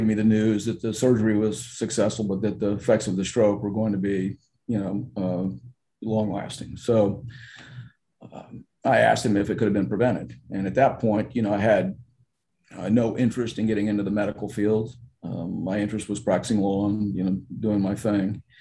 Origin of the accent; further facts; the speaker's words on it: Tampa, Florida, United States; also born or lived in Houston, Texas; I was born in Houston, Texas, simply because my dad was traveling at the time. But I'm really a Florida native. I'm a Tampa native. I've been in Tampa, the Tampa Bay area, for 63 of my 64 years.